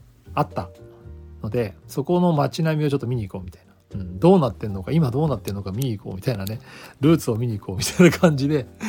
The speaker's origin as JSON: {"language": "Japanese", "town": "Niiza", "region": "Saitama", "country": "Japan", "said": "うちの実家埼玉県新座市、"}